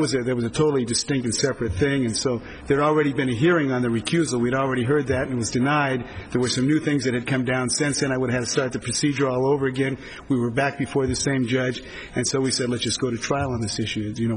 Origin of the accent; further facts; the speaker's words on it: Bakersfield, California, United States; I'm an attorney from Bakersfield.